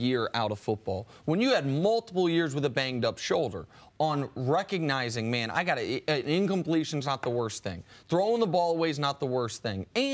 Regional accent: Kansas City, Missouri, United States; also born or lived in Houston; I mentioned I used to work in Houston, but I'm from Kansas City.

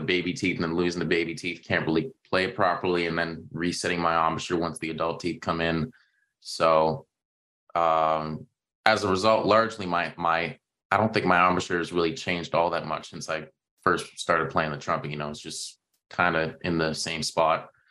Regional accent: Toronto, Ontario, Canada; listening to classical 96.3 FM all the time growing up in the Toronto area.

